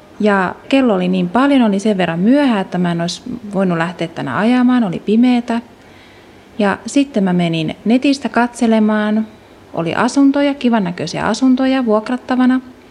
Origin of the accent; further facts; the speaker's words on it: Uusimaa, Finland; Mä halusin tänne sen takia, että mä oon täältä päin kotoisin ja ehkä sitten kutsun myös enemmän luonnon äärelle.